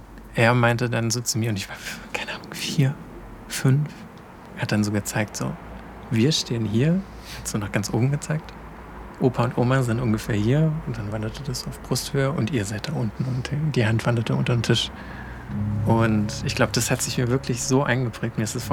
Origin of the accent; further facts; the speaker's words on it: South Germany, Germany; Ich bin im Süden Deutschlands aufgewachsen, in einer kleinen Stadt unweit des Bodensees.